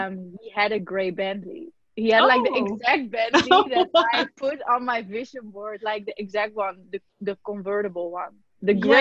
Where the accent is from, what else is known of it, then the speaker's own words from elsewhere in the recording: Amsterdam, North Holland, Netherlands; also born or lived in Los Angeles; now in Palm Beach, United States; I live in Palm Beach, Florida right now. I grew up in Amsterdam, mm-hmm. but then I moved to the U.S. First, I lived like 3 years in Los Angeles in California.